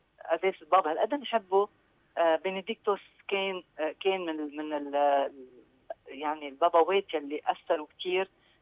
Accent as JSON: {"language": "Arabic", "country": "Lebanon", "said": "هذا الفخر لنا كلبنانيه نحن"}